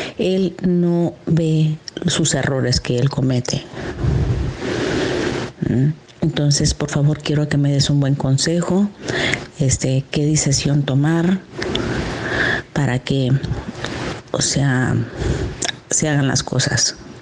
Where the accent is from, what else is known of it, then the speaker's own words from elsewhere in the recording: Mexico; Yo soy mexicana.